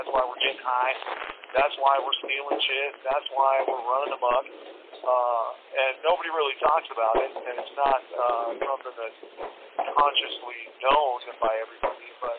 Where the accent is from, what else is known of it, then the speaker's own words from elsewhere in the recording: Alaska, United States; I was born and raised in Alaska.